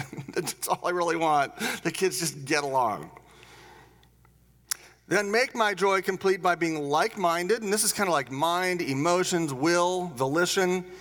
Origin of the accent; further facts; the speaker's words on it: United States; born there; I was born in America.